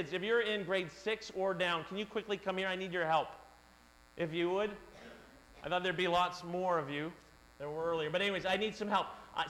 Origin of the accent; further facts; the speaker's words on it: Canada; And I'm like, that's part of being Canadian.